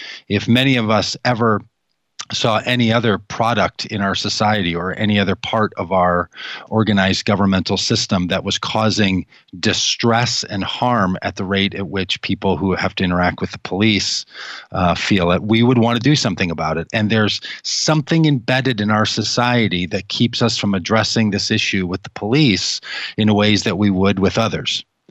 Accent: Golden Valley, Minnesota, United States; I grew up like a lot of young boys. I grew up in Golden Valley thinking maybe I want to be a police officer someday.

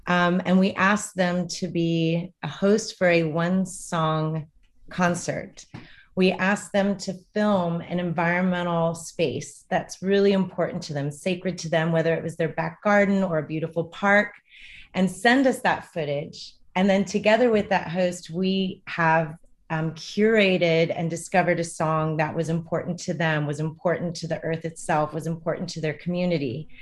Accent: Kansas City, Missouri, United States; I grew up in Kansas City, so I like to say that Kansas City is my hometown, my heart town.

